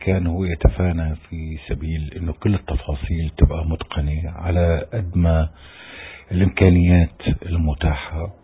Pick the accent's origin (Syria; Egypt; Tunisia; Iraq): Syria; نحن كسوريين